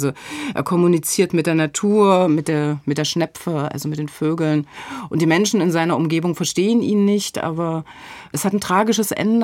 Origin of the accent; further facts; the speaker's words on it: Erfurt, Thuringia, Germany; born there; Also Thüringen ist mein Heimatland. Ich bin in Thüringen geboren, in Erfurt. Ich habe dann viel auch außerhalb von Thüringen gelebt und jetzt wieder zurück in Altenburg ist für mich schon so ein Stück weit back to the roots.